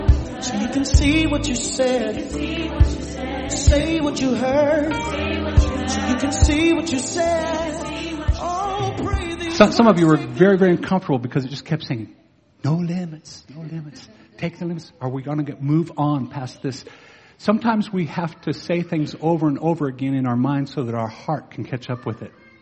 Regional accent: Wyoming, United States; I may have went to Utah, but I'm really from Wyoming, so I'm just still redneck as could be, to be honest with you.

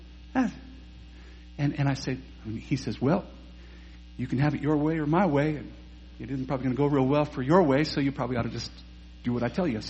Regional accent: Wyoming, United States; I may have went to Utah, but I'm really from Wyoming, so I'm just still redneck as could be, to be honest with you.

